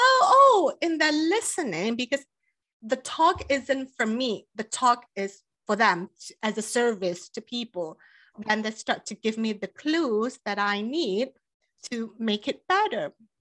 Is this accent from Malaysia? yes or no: yes; Malaysia; now in United States; because growing up in Malaysia, football is soccer.